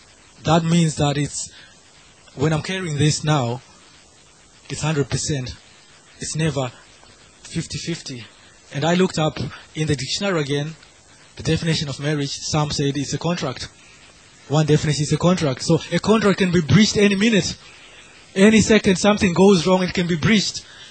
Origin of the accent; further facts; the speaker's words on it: Leicester, East Midlands, United Kingdom; there's a time in Leicester, I come from Leicester